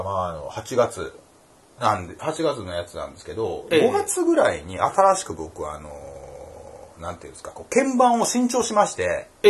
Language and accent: Japanese; Hyogo, Japan; 大阪、まあ僕は兵庫県なんですけど、兵庫県から福島県に行くのにめちゃくちゃ時間かかるわけなんですよね